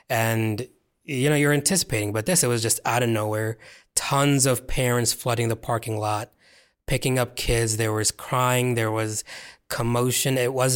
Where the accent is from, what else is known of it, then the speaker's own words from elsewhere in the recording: Pakistan; And a lot of times other people thought we were Mexican, and we'd be like, no, we're Pakistani.